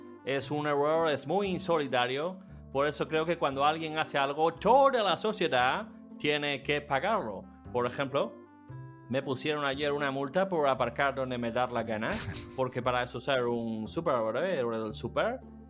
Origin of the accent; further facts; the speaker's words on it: United States; Hay otro refrán que tenéis vosotros, que debéis saber vosotros, que sois los españoles, yo soy americano, como los fritos de maíz.